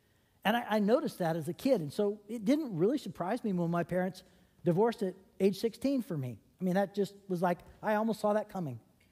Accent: California, United States; I grew up in Northern California, and I grew up with two parents that loved me very much

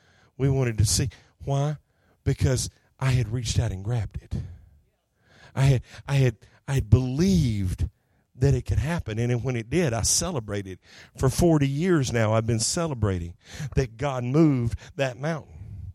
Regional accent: Chouteau, Oklahoma, United States; Me and Mike, poor Mike, he got to hear all the stories about my hometown from me. And then I'm sure he got to hear them all from my dad coming home. And he probably knows more about Shodo, Oklahoma than he would ever care to know.

